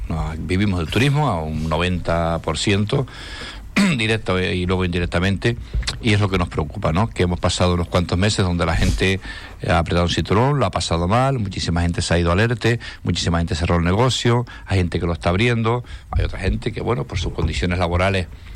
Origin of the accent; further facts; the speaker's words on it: Villaverde, Spain; Yo que soy de Villaverde, veo que es un sitio, como bien sabes, muy gastronómico